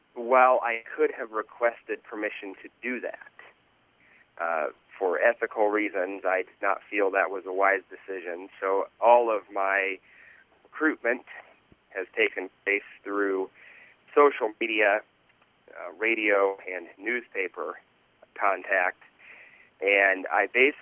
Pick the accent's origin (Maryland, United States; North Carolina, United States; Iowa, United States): Iowa, United States; Rural Iowa communities, from my own experience and folks that I know, because I'm from Iowa, there's a general feeling and a pattern of life